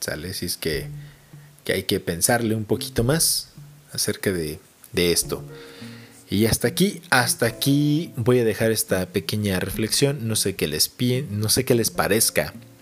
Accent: Mexico; En esa época, cuando era niño, existía algo llamado, en México, de hecho creo que está en Estados Unidos todavía, en México ya no

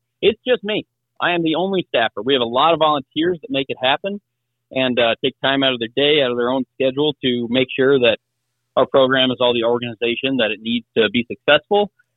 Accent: Illinois, United States; And I grew up in Southern Illinois when we still had quail.

